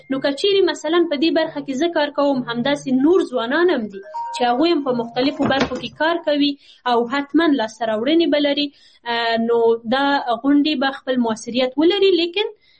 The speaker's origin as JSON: {"language": "Pashto", "country": "Afghanistan", "said": "دا بیا یوازې موږ افغانان یو"}